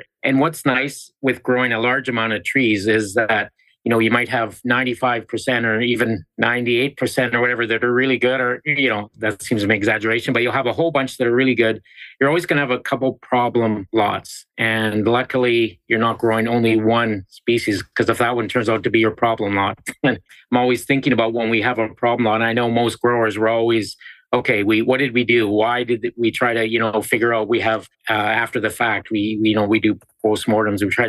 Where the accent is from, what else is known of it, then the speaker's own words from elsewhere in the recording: Nanaimo, British Columbia, Canada; I grew up in Nanaimo, British Columbia, which is 30 kilometers, which is say 20 miles from Vancouver. So 20 miles of water, just on the east coast of Vancouver Island, close to the 49th parallel. Southern Canada, I guess.